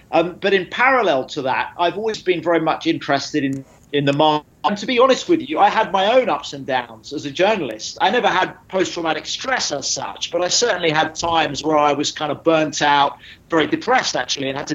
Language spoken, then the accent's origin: English; United Kingdom; Well, I'm a British journalist.